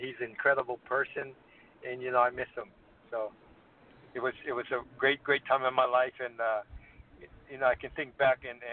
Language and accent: English; Hawaii, United States; moved away; I moved from Hawaii, you know, in the early 80s, and I was trying to find my way and see if I could make it to the big time, right? Coming from a little place like Hawaii